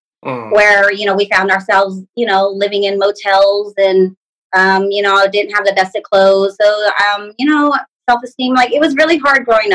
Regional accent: Stockton, California, United States; also born or lived in San Antonio; But I'm from Stockton. My roots are from Stockton. I was born in Texas on a military base, actually. So San Antonio, Texas, Fort Sam Houston. I was born there.

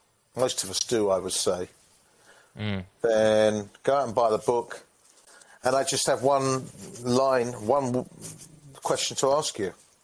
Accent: England, United Kingdom; I'm English

